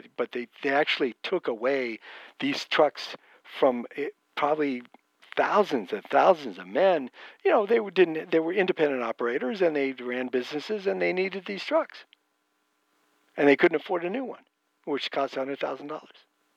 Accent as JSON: {"language": "English", "region": "California", "country": "United States", "tie": "born or raised there", "said": "Okay, so I grew up in Santa Clara County. And went to high school at Saratoga High, graduated in 1976."}